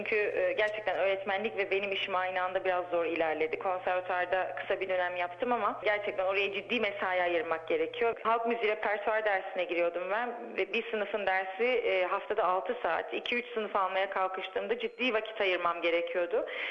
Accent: Istanbul, Turkey; Anne baba İstanbul doğumlu, hatta anneannem de İstanbul doğumlu ama kökenimiz Erzincan. Ben sorduklarında İstanbulluyum demeyi çok sindiremiyorum içime. Erzincanlıyım diyorum, evet Erzincanlıyım.

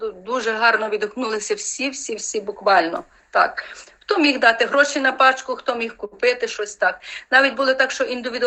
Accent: Ternopil, Ternopil Oblast, Ukraine; так як я з Тернополя, то я більше дбала за своє місто

